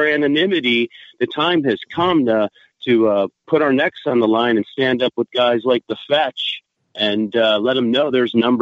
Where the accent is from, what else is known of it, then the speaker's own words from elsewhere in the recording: Detroit, Michigan, United States; The first concert I ever saw growing up in Detroit was at Cobo Arena, and it was … Crest of the Nave Tour.